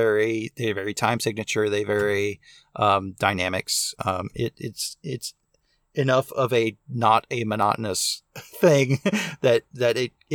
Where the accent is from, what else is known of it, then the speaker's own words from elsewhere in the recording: Southeast, United States; And, you know, growing up in the Southeast, it's relevant.